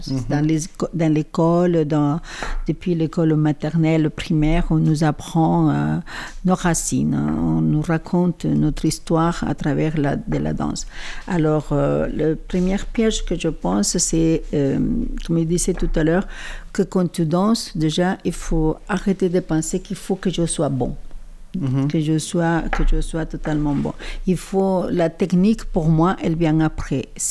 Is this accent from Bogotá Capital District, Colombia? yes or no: no; Mompox, Bolívar, Colombia; French is a second language; je viens d'une région de Mompos, la dépression Mompossina, qui c'est un creuset de traditions. Et qui conserve énormément ses racines. C'est un village qui vit et danse tout le temps.